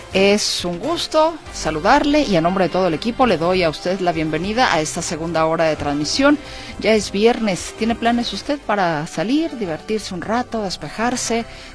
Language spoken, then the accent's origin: Spanish; San Martín Hidalgo, Jalisco, Mexico; Soy de San Martín Hidalgo